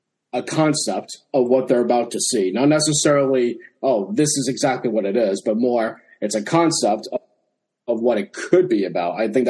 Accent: New England, United States; We're actually traveling between different parts of Massachusetts. I'm from New England.

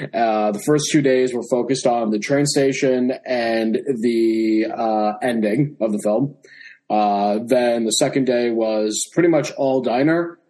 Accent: New England, United States; We're actually traveling between different parts of Massachusetts. I'm from New England.

